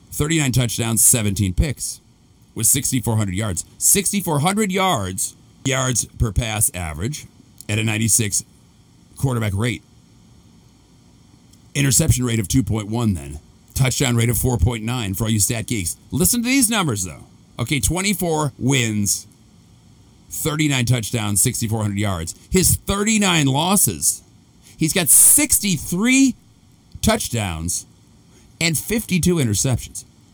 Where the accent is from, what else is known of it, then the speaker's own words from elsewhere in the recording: Chicago, Illinois, United States; I grew up in Chicago as a kid. I'm a Cubs fan, people, so I'm used to long, suffering misery.